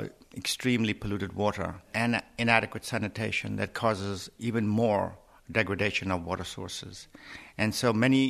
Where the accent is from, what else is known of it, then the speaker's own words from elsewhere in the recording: Karachi, Sindh, Pakistan; my hometown of Karachi